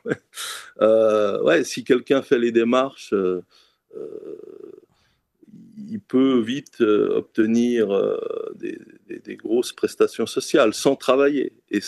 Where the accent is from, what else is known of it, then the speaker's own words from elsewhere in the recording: Switzerland; born there; Il a trouvé un travail ici en Suisse, c'est pour ça que je suis né en Suisse.